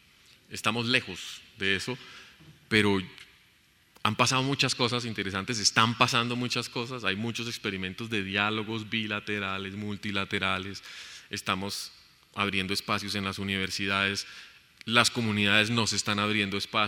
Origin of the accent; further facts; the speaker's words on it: Colombia; yo como colombiana, si me parece bien o no